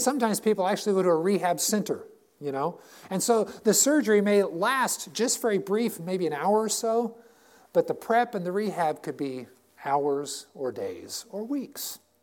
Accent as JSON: {"language": "English", "town": "Rolla", "region": "Missouri", "country": "United States", "tie": "born or raised there", "said": "I grew up in Rolla with Maid Rites."}